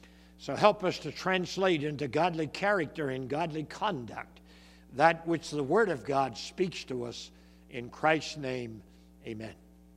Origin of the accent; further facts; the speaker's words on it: Canada; So, as she said, we came from Canada originally, so we say oot naboot.